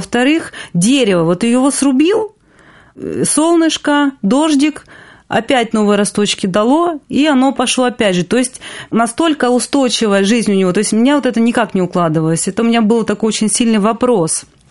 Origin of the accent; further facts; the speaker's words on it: Ukraine; Детство я провела на юге Украины, в небольшом городке, жила я в неполной семье с мамой и с бабушкой и с дедушкой.